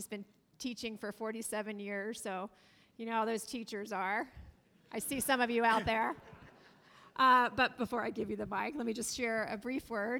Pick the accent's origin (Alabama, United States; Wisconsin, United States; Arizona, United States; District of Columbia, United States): Alabama, United States; We grew up in Alabama.